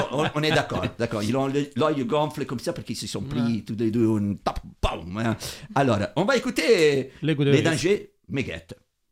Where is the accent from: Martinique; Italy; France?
Italy; je suis italien.